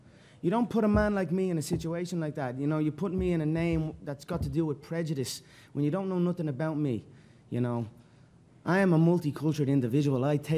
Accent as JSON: {"language": "English", "country": "Ireland", "said": "I am an Irish man."}